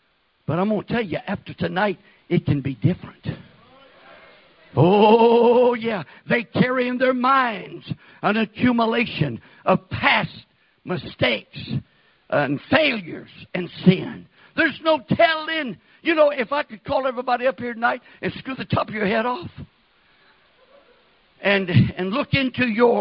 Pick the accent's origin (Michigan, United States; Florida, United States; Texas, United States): Texas, United States; one time when I was born and raised in West Texas in my formative years. We lived way out in the country.